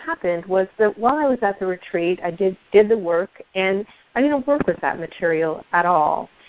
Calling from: Washington, United States; I'm calling from Washington.

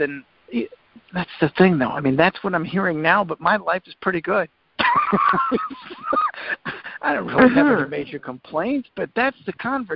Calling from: Annapolis, Maryland, United States; I'm calling from Annapolis, Maryland.

